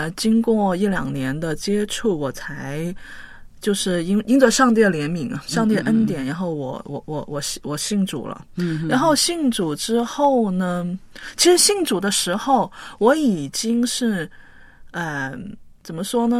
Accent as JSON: {"language": "Chinese", "country": "China", "tie": "born or raised there", "said": "我是在中国大陆长大的，所以呢从小是接受无神论的教育。"}